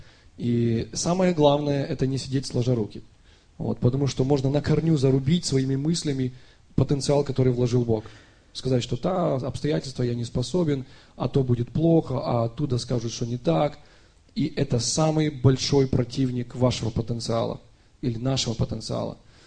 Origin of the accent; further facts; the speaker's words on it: Uman, Cherkasy Oblast, Ukraine; now in Kyiv, Ukraine; я в Киеве, мы оба из Умани, в Киеве негде жить, мы снимаем там какую-то комнатку у бабушки